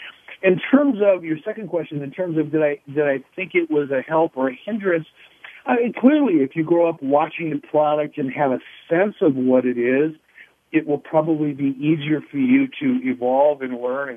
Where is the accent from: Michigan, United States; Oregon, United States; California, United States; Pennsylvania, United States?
Michigan, United States; Detroit; I was a fan as a kid growing up in Detroit.